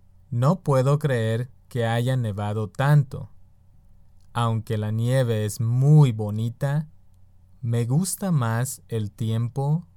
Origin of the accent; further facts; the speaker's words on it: Yucatán Peninsula, Mexico; now in United States; En la península de Yucatán hace calor todo el año. No hay mucha diferencia en las estaciones como aquí en el centro de los Estados Unidos. Ahí tenemos una temporada de lluvias y una temporada de sequía.